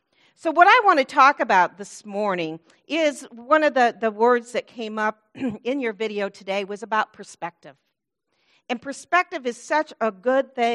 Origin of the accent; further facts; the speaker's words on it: South Bend, Indiana, United States; now in Terre Haute, United States; I am from Terre Haute, Indiana. I currently live in Terre Haute, okay? I'm from South Bend, Indiana, originally.